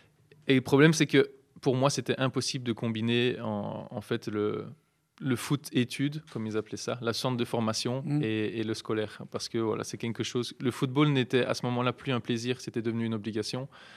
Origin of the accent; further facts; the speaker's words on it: Belgium; Non, je viens de Belgique, il n'y a pas de soleil, donc pour moi, c'est l'habitude.